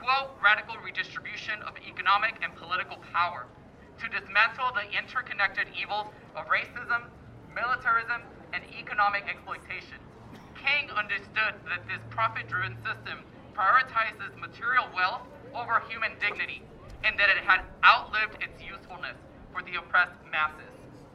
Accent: Guanajuato, Mexico; now in Boyle Heights, United States; I was raised in Mexico and here in the beautiful, in the state of Guanajuato, and have been called, have called Boyle Heights my home for the last 5 years.

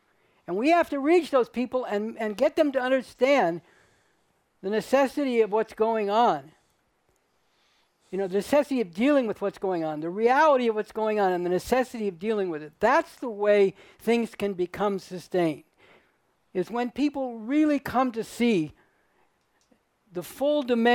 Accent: Berkeley, California, United States; because I came from Berkeley

